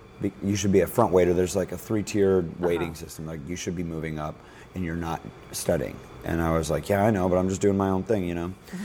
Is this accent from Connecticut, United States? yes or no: no; Minneapolis, Minnesota, United States; But my mom lives in Minneapolis. I grew up in Minneapolis.